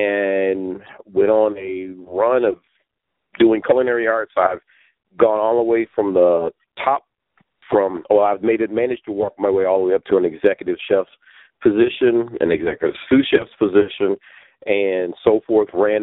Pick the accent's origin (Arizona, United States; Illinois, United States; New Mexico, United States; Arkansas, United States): Illinois, United States; Chicago; I am originally from Chicago, born, bred, and raised on the south side of Chicago. Came out of, 122nd of Michigan, basically, is where I grew up at. I'm a Cook County baby.